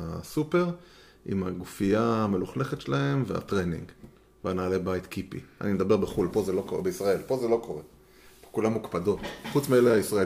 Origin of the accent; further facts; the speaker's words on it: Rishon LeZion, Central District, Israel; לא, גדלנו בראשון